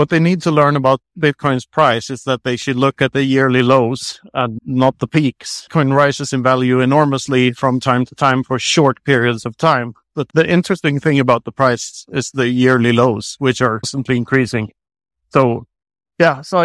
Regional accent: Sweden; English is a second language; now in Spain; Yeah, I come from Sweden, but I live in Spain

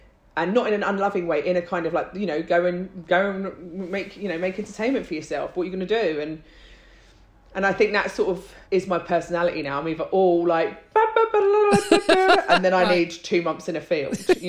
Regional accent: London, United Kingdom; I was born here, but, you know, spent a lot of my time in Ireland and, you know, that sort of, so I consider myself Irish. I'm a Londoner, you know, like definitely. But yeah, it does, you know, my parents were immigrants.

